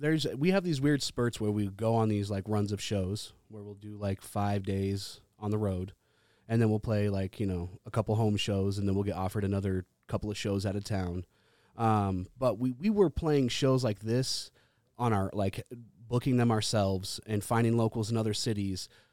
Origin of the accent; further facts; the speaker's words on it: Reno, Nevada, United States; We're from Reno. We've got to check out Reno. Come to Reno. It's like, we have something special here.